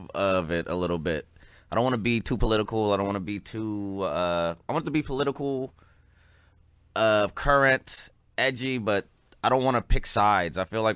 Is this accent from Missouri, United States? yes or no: no; South Carolina, United States; I grew up in South Carolina.